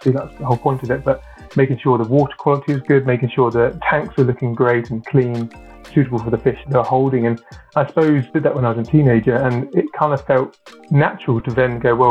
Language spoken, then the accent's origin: English; South West England, United Kingdom; Cornwall, I grew up in Cornwall.